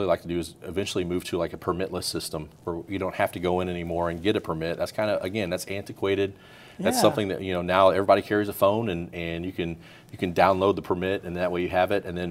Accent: St. Louis, Missouri, United States; I'm from the St. Louis area.

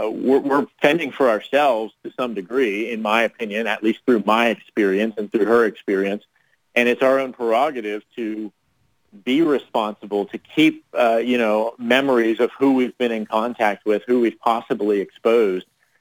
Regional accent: Jacksonville, Florida, United States; I'm 32 years old, born and raised in Jacksonville.

